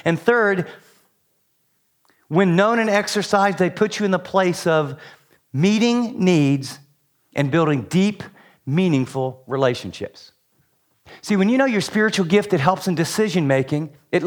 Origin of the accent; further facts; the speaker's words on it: West Virginia, United States; we came from West Virginia where like a mega church is like 200 people.